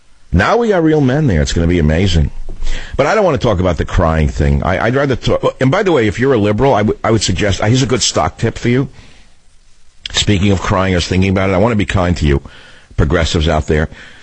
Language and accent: English; New York, United States; I was a little boy. I felt safe as an American. There were Nike missile batteries on my street corner. I lived in Queens in an attached house in New York.